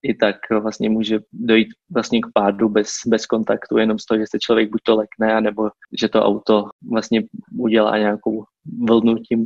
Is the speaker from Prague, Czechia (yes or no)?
yes; Prague, Czechia; Já tím, že jsem vyrůstal v Praze a pokud teď čas v Čechách trávím, tak je to většinou v Praze